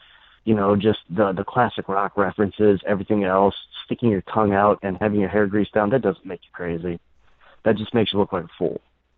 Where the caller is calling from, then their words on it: Memphis, Tennessee, United States; Hi, this is … in Memphis.